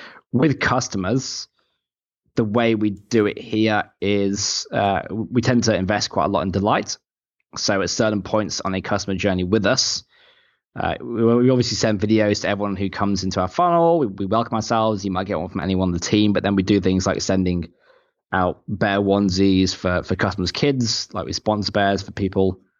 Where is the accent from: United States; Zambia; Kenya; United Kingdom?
United Kingdom; England; now in Australia; Like I'm English myself